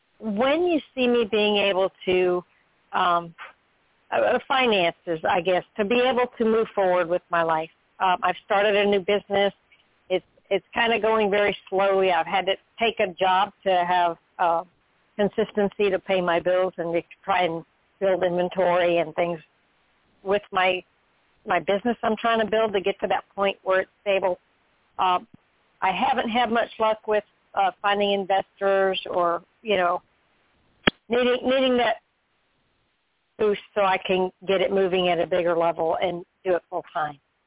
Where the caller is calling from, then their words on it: Florida, United States; I'm calling from Florida, and I was really happy to see you on tonight.